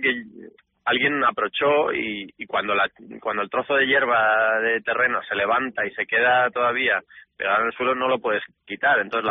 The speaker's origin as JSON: {"language": "Spanish", "country": "Spain", "said": "como los españoles"}